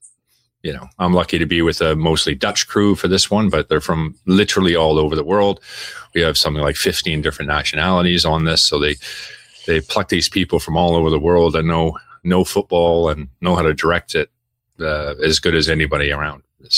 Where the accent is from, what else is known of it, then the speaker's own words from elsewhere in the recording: Canada; being a Canadian former international